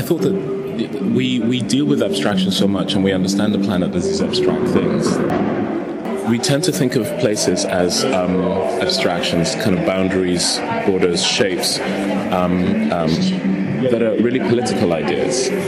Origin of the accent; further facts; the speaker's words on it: Dar es Salaam, Tanzania; born there; I was born in Dar es Salaam in Tanzania, in East Africa. My father was a diplomat, traveled all over Africa as a young child